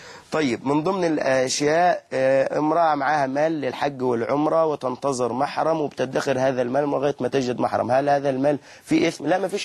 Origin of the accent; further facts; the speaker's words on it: Egypt; وإحنا عندنا كمصريين